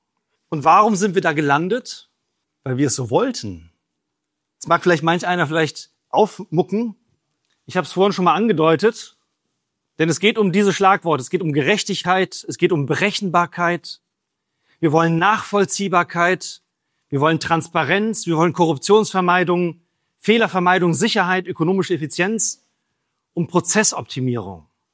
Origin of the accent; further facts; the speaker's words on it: South Africa; ich bin in Südafrika groß geworden